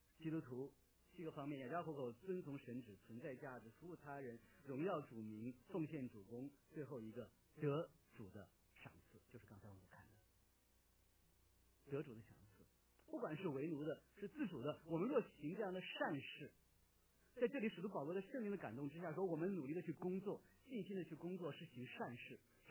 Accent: China; now in United States; 因为我是中国人嘛，来自中国。

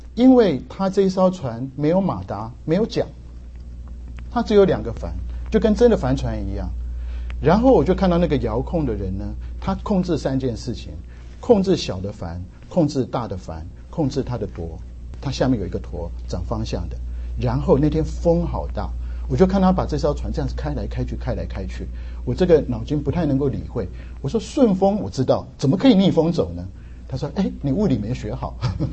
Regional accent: Taiwan; now in United States; 我从台湾来，我第一个就被这边四季所吸引

